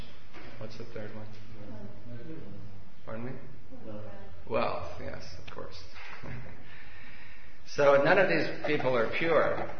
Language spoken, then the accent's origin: English; United States; I was raised in America and I don't speak English.